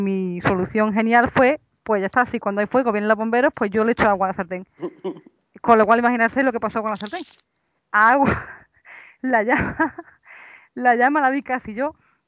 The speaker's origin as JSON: {"language": "Spanish", "town": "Córdoba", "region": "Andalusia", "country": "Spain", "accent": "Andalusian", "said": "soy de Córdoba, España, por eso este acentito andaluz que Dios me ha dado. Y bueno, tengo 35"}